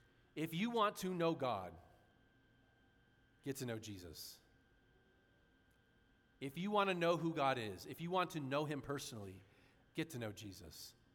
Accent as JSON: {"language": "English", "town": "San Diego", "region": "California", "country": "United States", "tie": "born or raised there", "said": "You know, I grew up in San Diego. My wife and I met there. Did ministry for a while, then we moved to Northern Nevada about almost 11 years ago."}